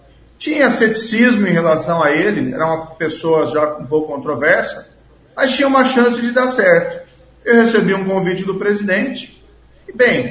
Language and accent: Portuguese; Maringá, Paraná, Brazil; Sou de Maringá, né?